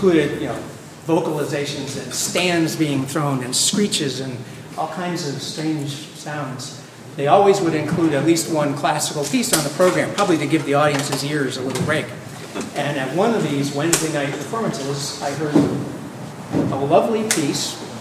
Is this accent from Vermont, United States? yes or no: yes; Vermont, United States; part of my string program growing up in Vermont